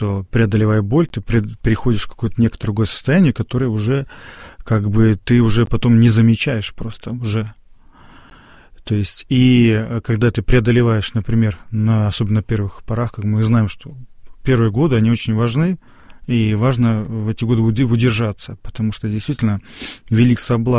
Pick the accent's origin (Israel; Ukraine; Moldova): Moldova; однажды в Молдавии, откуда я родом